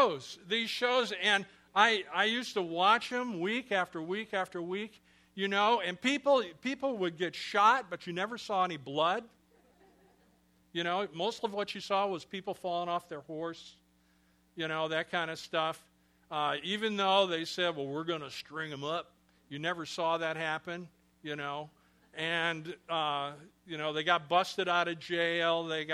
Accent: Illinois, United States; I was from Illinois, from the other side of the Mississippi River

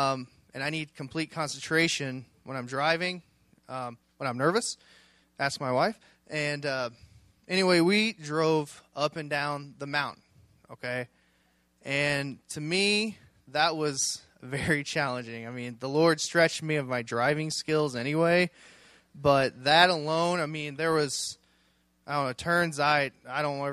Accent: Mexico, Missouri, United States; We're from Mexico, Missouri. We're here. We're getting ready to go on the NYR trip.

